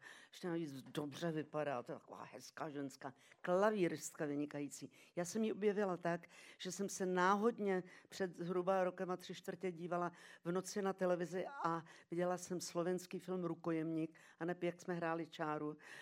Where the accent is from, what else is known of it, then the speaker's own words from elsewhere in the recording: Brno, South Moravian Region, Czechia; born there; Budu vystupovat v Brně, kde jsem se narodila